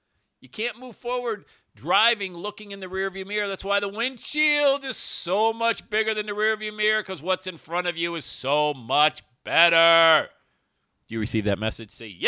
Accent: Buffalo, New York, United States; I grew up in the Buffalo area, was living in Buffalo from 1990 to 97, so big Bills fan back in the day.

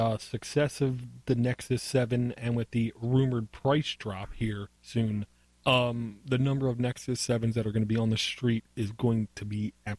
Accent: Baltimore, Maryland, United States; Yeah, see, I'm from the Baltimore Chesapeake Bay area.

